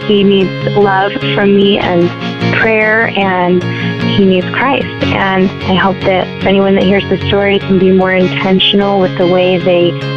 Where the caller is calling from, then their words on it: Arizona, United States; I'm calling from Arizona